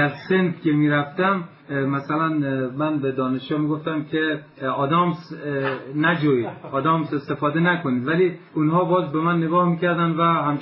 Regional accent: Khorasan, Iran; من چون خودم خراسانی هستم خیلی راحت تر تونستم اینجا ارتباط بگیرم

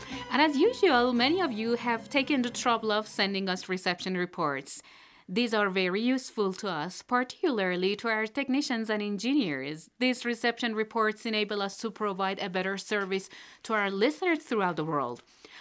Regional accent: Nigeria; As a Nigerian, I have no word or words to use to show my happiness on this important anniversary.

